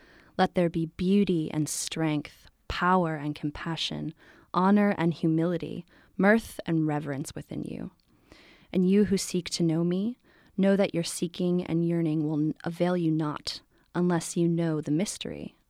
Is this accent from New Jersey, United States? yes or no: yes; Morristown, New Jersey, United States; born there; And I was born in Morristown, New Jersey.